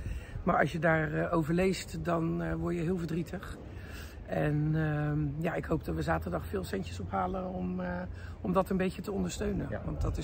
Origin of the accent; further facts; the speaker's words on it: Rotterdam, South Holland, Netherlands; ik schaam mij diep als Rotterdammer dat ik daar nog nooit geweest ben.